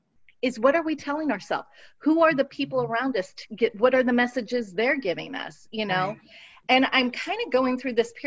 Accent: West Coast, United States; But I'm this white woman growing up on the West Coast.

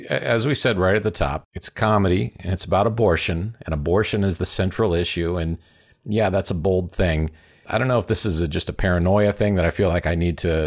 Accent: Midwest, United States; But, you know, of course, I do come from the Midwest, and not just that, but I come from the Bible Belt evangelical Midwest.

